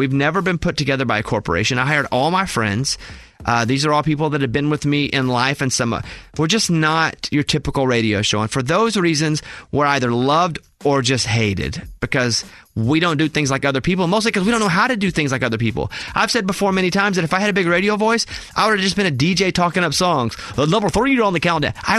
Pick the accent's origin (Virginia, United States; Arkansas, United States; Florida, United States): Arkansas, United States; Mountain Pine; I was born in Mountain Pine, Arkansas. The population is 722 people. I grew up in a 900 square foot house and in and out.